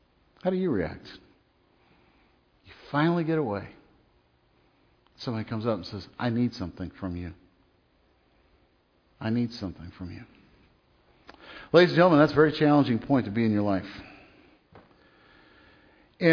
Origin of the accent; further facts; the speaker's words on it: Michigan, United States; I like that because I'm from Michigan.